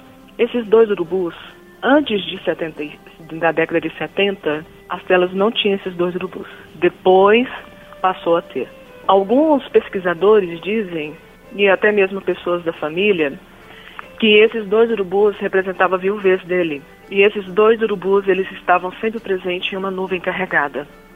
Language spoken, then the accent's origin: Portuguese; Goiás, Brazil; É porque que nós somos aqui do interior.